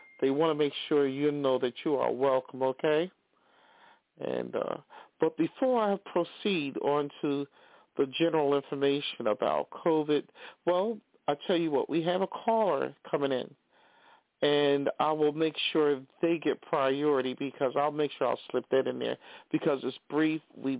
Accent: Philadelphia, Pennsylvania, United States; I'm from Philly, and I don't care how many casinos they build here. I love going to Atlantic City.

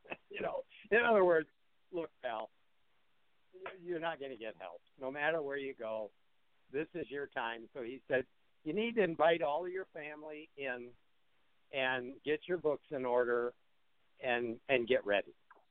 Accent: Detroit, Michigan, United States; And I thought, boy, I grew up in Detroit, you know. I mean, we beat people up that ate that way.

